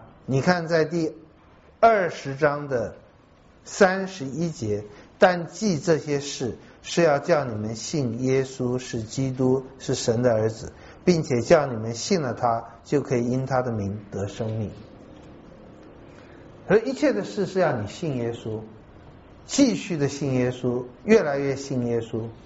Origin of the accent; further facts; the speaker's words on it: Taiwan; 如果是我们台湾人哈，我们台湾人实在是很能干，但是太现实了